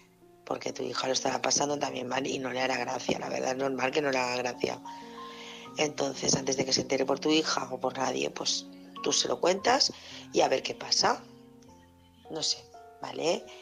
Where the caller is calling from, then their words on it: Barcelona, Catalonia, Spain; de Barcelona